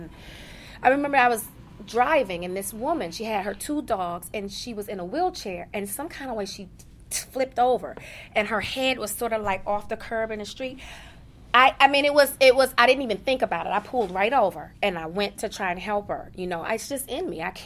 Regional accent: Washington, District of Columbia, United States; I'm from Washington, D.C., and I'm from the hood. We're, you know, not in Baltimore, but where crack was being sold.

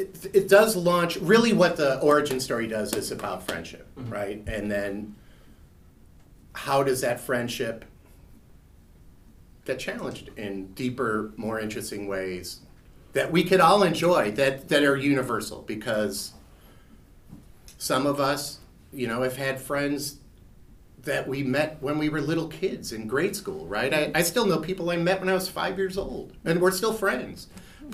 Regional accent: Illinois, United States; one of the things where I grew up outside of Chicago, I learned a lot about LA from different things

